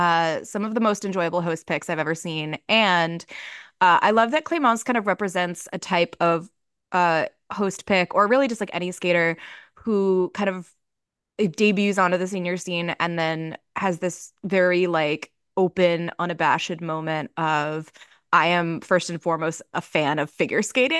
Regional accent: United States; I'm American. We didn't study geography.

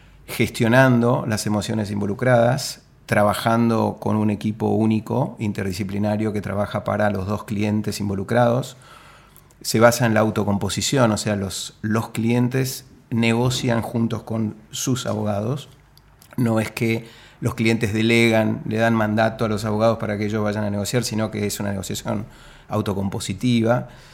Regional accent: Cipolletti, Río Negro, Argentina; yo nací en Cipolletti y me vine acá, hice la escuela primaria pública allá y vine a la secundaria a estudiar con mis hermanos que eran más grandes. Y hice la secundaria en el colegio Champañá

